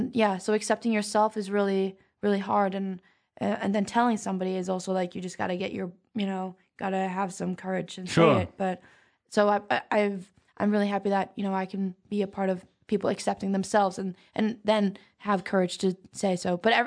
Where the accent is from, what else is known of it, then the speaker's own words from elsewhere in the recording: Norway; I'm from Norway, which is like the safest country in the world, from like a middle class family.